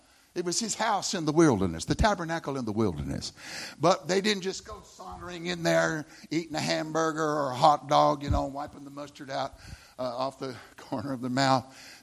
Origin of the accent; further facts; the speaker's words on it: Texas, United States; This is what my superintendent was teaching me as a Texan